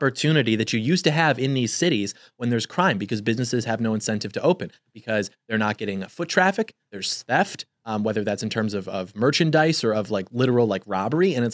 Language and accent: English; Midwest, United States; Don't get me wrong. I'm from the Midwest.